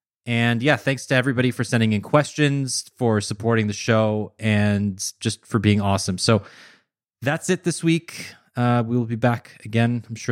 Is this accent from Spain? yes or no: no; Canada; I'm Canadian, so I forget sometimes.